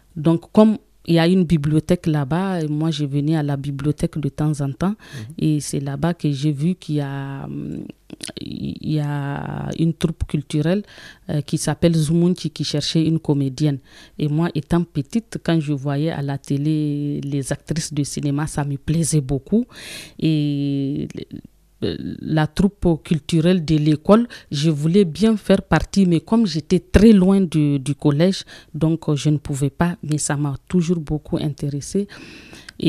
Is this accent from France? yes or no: no; Niger; Je suis comédienne, conteuse et peintre. Je suis nigérienne. Et disons que mon enfance, je l'ai passée au Niger, sous la coupe de mes grands-parents, sous la coupe de mes parents.